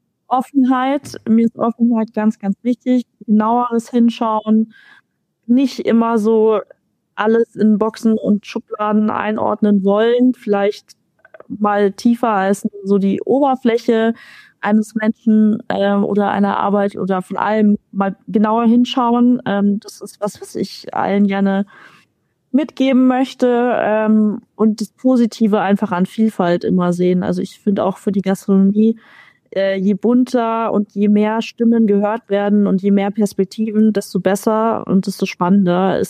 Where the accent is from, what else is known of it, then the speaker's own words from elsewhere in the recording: Munich, Bavaria, Germany; ich bin Münchnerin